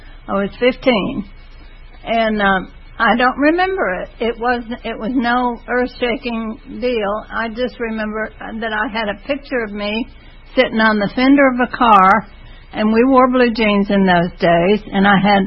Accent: New Mexico, United States; also born or lived in Texas; But anyway, I was born in Texas and grew up in New Mexico.

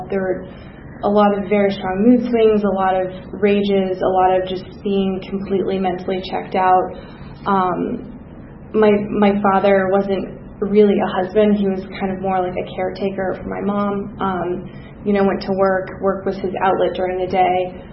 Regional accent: Atlanta, Georgia, United States; So I'm actually from Atlanta, in the city of Atlanta. I grew up in Buckhead, and my dad is a successful business executive at a company headquartered here in Atlanta. I grew up on West Paces Ferry.

